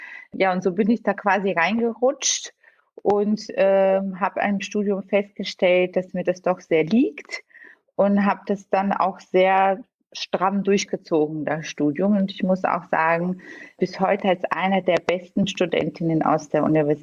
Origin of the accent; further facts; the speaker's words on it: Bulgaria; German is a second language; also born or lived in Italy; now in Germany; ich bin gebürtig in Bulgarien geboren und bin auch dort aufgewachsen und habe dann, nachdem wir in Italien waren, in Deutschland Zahnmedizin studiert